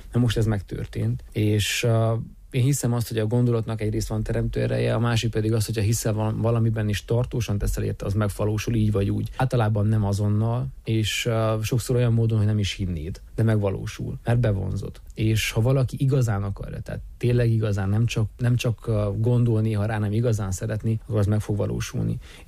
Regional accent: Hungary; Ezt nem tudom megcsinálni azért, mert ilyen a rendszer, mert magyar vagyok, mert nő vagyok

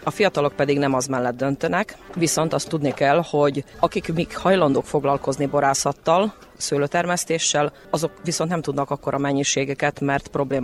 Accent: Mura, Slovenia; szlovéniai Muravidékről jöttünk

